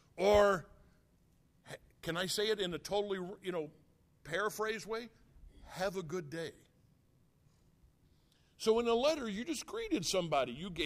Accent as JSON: {"language": "English", "region": "Illinois", "country": "United States", "tie": "born or raised there", "said": "We grew up in Illinois. I think everybody knows that. That's my family roots."}